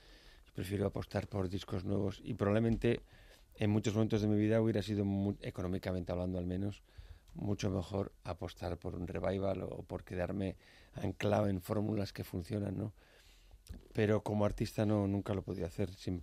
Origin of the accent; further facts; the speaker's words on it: Basque Country, Spain; Yo creo que como buen vasco tengo una dosis importante de melancolía incrustada en mis genes, ¿no?